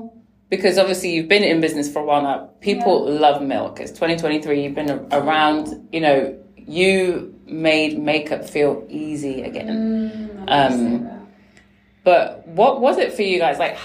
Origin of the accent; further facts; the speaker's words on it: Birmingham, West Midlands, United Kingdom; I'm from the UK. I'm from Birmingham. So West Midlands.